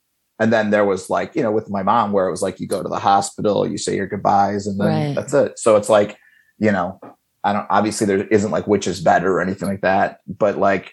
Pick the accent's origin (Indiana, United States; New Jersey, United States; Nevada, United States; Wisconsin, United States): Indiana, United States; there was this book that I used to rent at the library in where I grew up in Indiana.